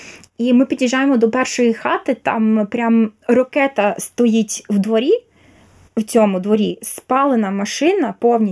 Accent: Kharkiv, Kharkiv Oblast, Ukraine; now in New York, United States; як звичайна людина, як харків'янка, тому що я вважаю, що це мій обов'язок допомагати Харкову.

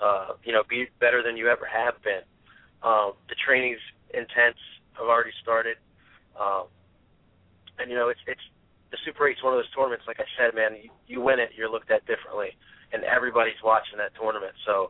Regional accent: Delaware, United States; Like, I grew up in Delaware. So, you know, ECWA was the thing.

